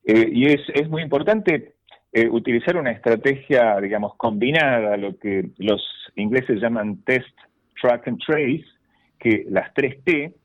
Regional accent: Argentina; Así que realmente es un orgullo, no solo personal, sino como argentino.

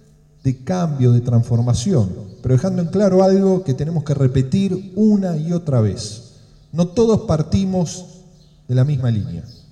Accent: Argentina; como argentino se me inflaba el pecho

